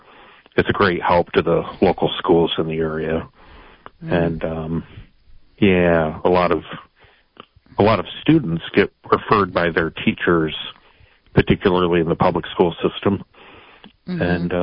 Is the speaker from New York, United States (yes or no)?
no; Flint, Michigan, United States; Well, I grew up in Flint, and my family attended St. Michael Church, which was closed a few years ago, unfortunately, but I grew up at that parish.